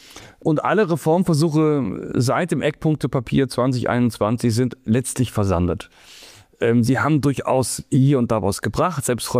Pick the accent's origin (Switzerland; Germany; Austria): Germany; West Germany; Wir haben ihn aber, sagen, ich bin Westdeutscher, haben ihn aber aggressiv gedeutet